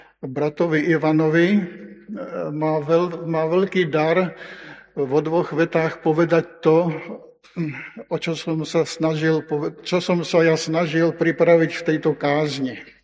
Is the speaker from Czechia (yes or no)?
yes; Czechia; Slovak is a second language; also born or lived in Slovakia; od tej doby sme už bývali v Čechách. Po 25 rokoch na Slovensku, teda ja som Čech, a napriek tomu sa pokúsim kázať po slovensky.